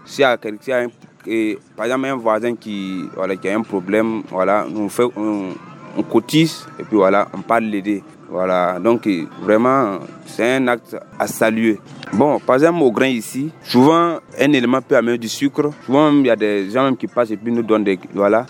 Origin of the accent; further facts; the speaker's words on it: Ziniaré, Plateau-Central, Burkina Faso; now in Kaya, Burkina Faso; je suis de Jiniare, je suis à Kaïa, ça fait 2 ans